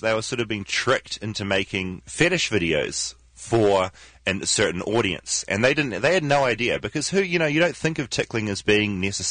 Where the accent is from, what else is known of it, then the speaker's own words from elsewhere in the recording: New Zealand; The better one. Clearly I'm from New Zealand. Can't you tell from my accent?